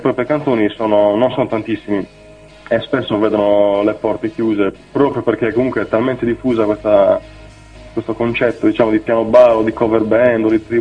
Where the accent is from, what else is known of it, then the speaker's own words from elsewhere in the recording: Sardinia, Italy; Io vengo dalla Sardegna, quindi diciamo isolano, diciamo che entro il mare, quindi io spessissimo, quasi tutti i fine settimana, suono nei locali della mia zona